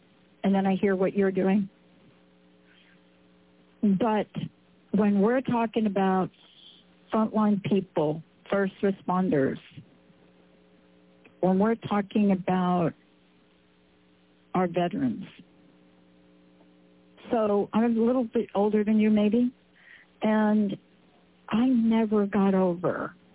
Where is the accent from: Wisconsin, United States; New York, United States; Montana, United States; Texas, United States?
New York, United States; Let's just say I grew up in New York. I know what it's like to walk down an alley in New York